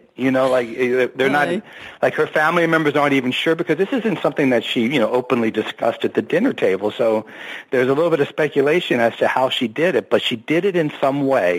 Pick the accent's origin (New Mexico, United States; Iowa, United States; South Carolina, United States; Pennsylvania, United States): Pennsylvania, United States; Philadelphia; I mean, I'm from Philadelphia, so I've got no problem with New Jersey.